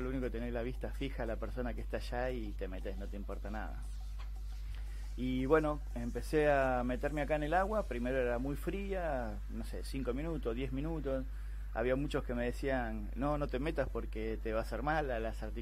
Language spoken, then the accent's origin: Spanish; Quilmes, Buenos Aires Province, Argentina; born there; now in Ushuaia, Argentina; Yo nací en Quilmes.